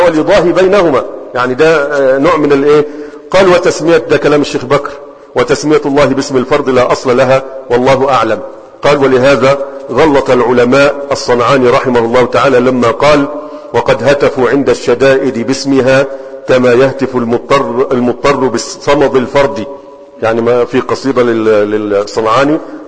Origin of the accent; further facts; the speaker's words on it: Egypt; لكن موجود عندنا في مصر بعض الناس يسمى بعبد الموجود، صح؟